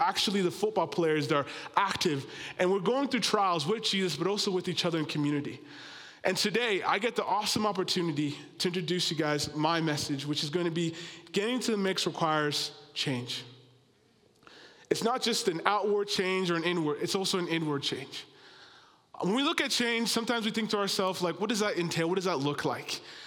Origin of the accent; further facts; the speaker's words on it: Nampa, Idaho, United States; I'm from Nampa, Idaho. That's where I was raised. My parents are from Rwanda, Africa. And yeah, I was raised here.